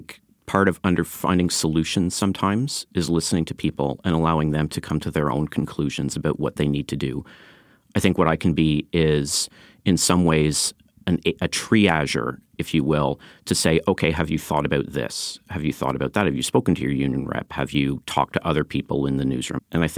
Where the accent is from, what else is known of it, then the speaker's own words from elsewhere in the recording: Canada; I'm a Canadian. I've lived in Canada.